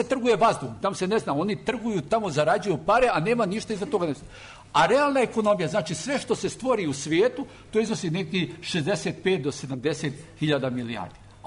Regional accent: Bosnia & Herzegovina; ja potičem iz Bosne

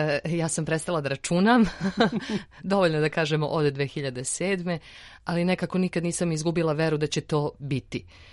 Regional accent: Bosnia & Herzegovina; born there; Moje nasleđe jeste bosansko. Ja sam rođena u Bosni i ja sam milje, razne milje gledala, uz njih odrastala, pamtila.

